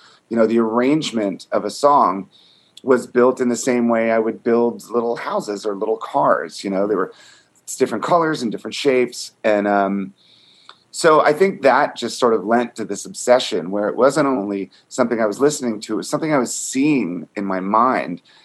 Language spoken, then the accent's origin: English; Virginia, United States; I grew up in Virginia outside of DC.